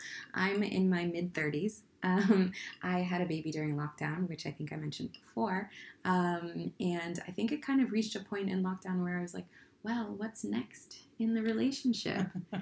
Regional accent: United States; now in London, United Kingdom; Oh, I'm American, if you couldn't tell. Not Canadian.

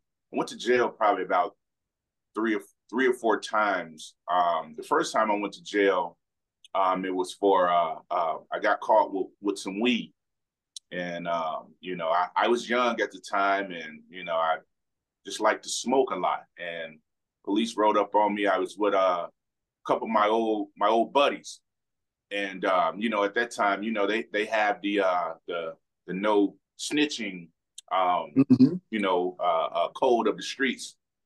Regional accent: Chicago, Illinois, United States; You know, growing up in Chicago was a, pretty rough experience for me. You know, I was exposed to a lot as a youngster.

